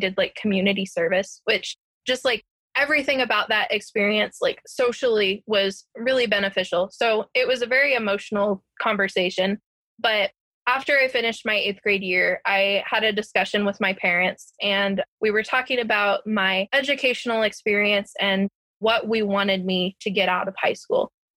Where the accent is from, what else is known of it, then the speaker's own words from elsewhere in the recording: Kansas, United States; In my state, I'm from Kansas.